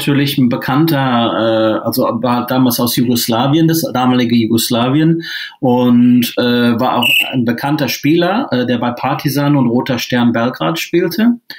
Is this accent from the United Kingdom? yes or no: yes; England, United Kingdom; now in Dortmund, Germany; Ich bin Engländer, ich kam 1983 kam ich nach Dortmund